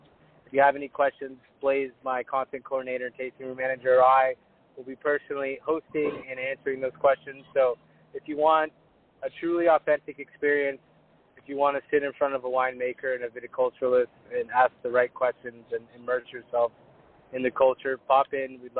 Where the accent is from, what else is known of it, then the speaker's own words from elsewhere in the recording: Orlando, Florida, United States; also born or lived in Los Angeles; My parents are in Orlando, and I was born in Los Angeles. I grew up in Orlando, and I love Florida